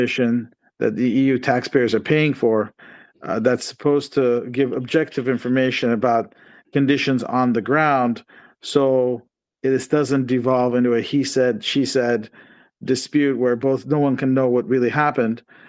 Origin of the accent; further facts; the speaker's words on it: Glendale, California, United States; I'm an attorney in Southern California. I grew up in Glendale, California